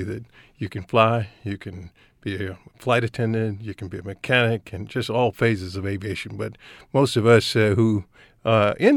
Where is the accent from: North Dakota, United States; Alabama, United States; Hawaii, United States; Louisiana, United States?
Alabama, United States; Tuskegee; I am originally from Tuskegee, Alabama.